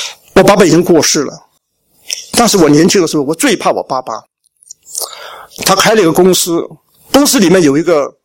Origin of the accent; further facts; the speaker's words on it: Shandong, China; 你知道我们山东人呢、啊，爸爸跟儿子讲话